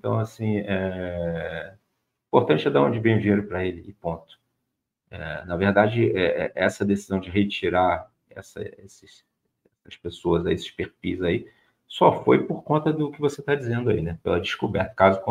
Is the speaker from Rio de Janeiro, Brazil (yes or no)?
yes; Rio de Janeiro, Brazil; Nosso Rio de Janeiro, que eu amo, sou Rio de Janeiro, nasci e criado aqui no Rio de Janeiro. Amo esse estado, essa cidade.